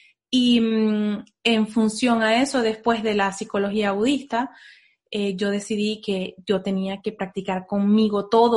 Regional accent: Venezuela; moved away as an adult; now in United States; Y de ahí nos vinimos de Venezuela, nos vinimos a Estados Unidos

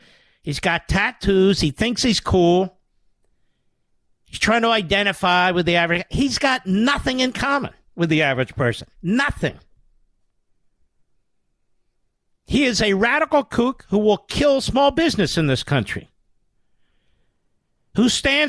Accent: Pennsylvania, United States; I'm from Pennsylvania.

